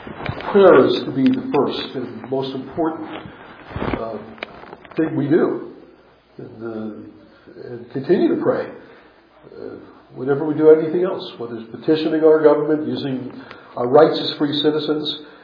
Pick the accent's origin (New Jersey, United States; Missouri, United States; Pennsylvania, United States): New Jersey, United States; I was taught in my church, I grew up in New Jersey, that privileges that are taken for granted become privileges abused.